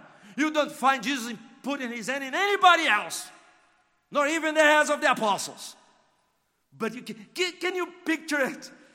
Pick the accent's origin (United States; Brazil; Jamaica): Brazil; My wife and I am from Brazil.